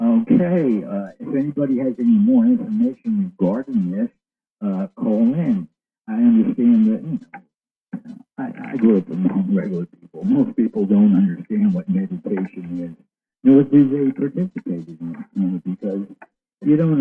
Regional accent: New York, United States; I'm from New York.

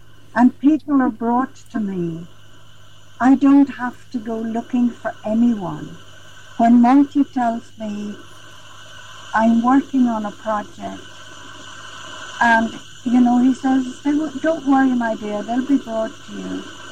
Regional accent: Ireland; Well, I'm Irish, as you know.

